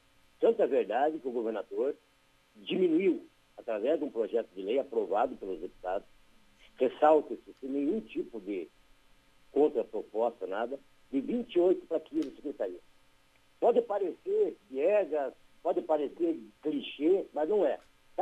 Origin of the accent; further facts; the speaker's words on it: União da Vitória, Paraná, Brazil; especialmente a União da Vitória, onde é a minha terra natal, onde fui prefeito.